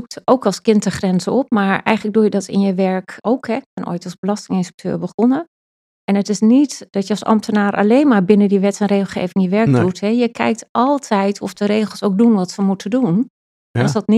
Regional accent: Gelderland, Netherlands; Ik ben opgegroeid op de Veluwe met mijn ouders, een broer en 2 zusjes. Wij woonden op het platteland, dus bos en hei om ons heen, zeg ik altijd maar.

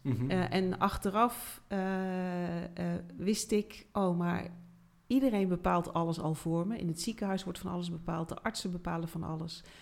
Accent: Apeldoorn, Gelderland, Netherlands; Ik kom uit Apeldoorn. Ik ben 54 jaar.

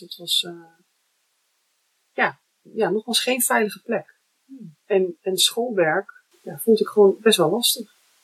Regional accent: Muiden, North Holland, Netherlands; Ik kom uit Muiden, Amsterdam.

